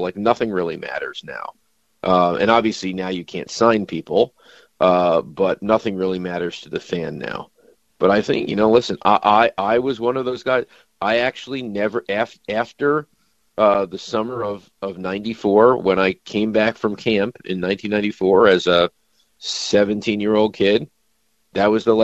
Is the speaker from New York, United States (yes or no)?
yes; Long Island, New York, United States; Listen, I'm coming from Long Island, in New York. We don't have a college football team really